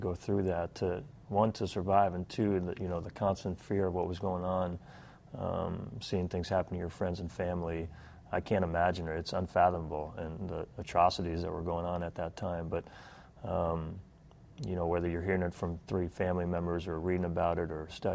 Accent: New Jersey, United States; also born or lived in Philadelphia; I was born in Philly, grew up in Jersey, so Philly, really too young to remember a lot of the experience there, but moved to Bergenfield, I remember, and then to Tenafly

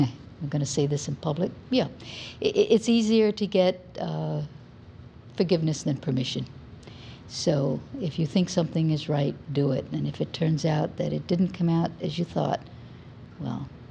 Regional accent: Hawaii, United States; I was born in Kapi'olani Hospital, right here down the street. Grew up in Paoa Valley, Blessed Sacrament Church.

